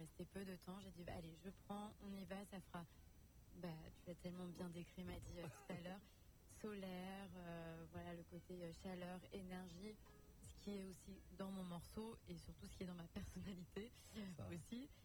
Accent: Lyon, Auvergne-Rhône-Alpes, France; also born or lived in Nice; Je suis lyonnaise.

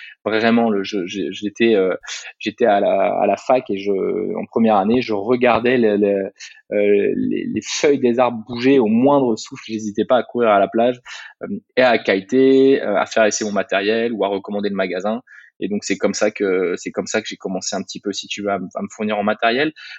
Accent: Saint-Brieuc, Brittany, France; Je suis retourné sur une plage chez moi en Bretagne Nord, au Rosaire, près de Saint-Brieuc, dans la baie.

